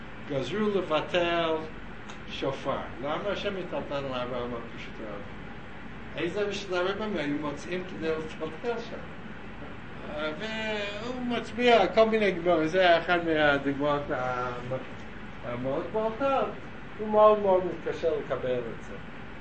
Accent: New York, United States; now in Israel; אני גם כן, כי אני גדלתי ברובע אחר, בקווינס

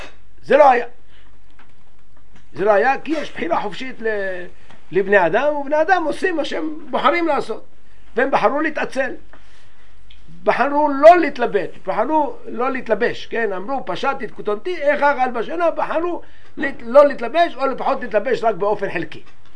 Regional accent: Morocco; now in Israel; אם בשנת 67 היו, למשל, אני ממרוקו, אז אני יכול להגיד לכם ששם היו 10,000

